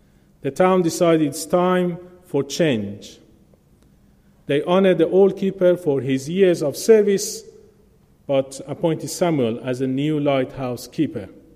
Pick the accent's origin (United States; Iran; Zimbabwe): Iran; Shiraz, Fars; moved away as an adult; I'm originally from Iran. As you know, Iran is one of the countries in the heart of the Middle East. I was born in a very strict Muslim family in Shiraz, south of Iran.